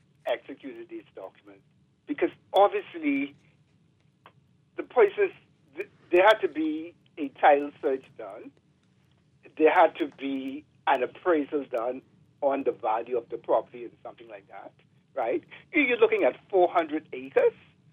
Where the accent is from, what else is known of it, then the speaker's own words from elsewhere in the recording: New York, United States; I'm from Long Island.